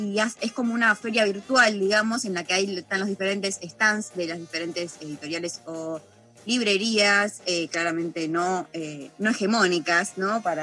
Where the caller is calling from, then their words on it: Monte Grande, Buenos Aires Province, Argentina; de Montegrande.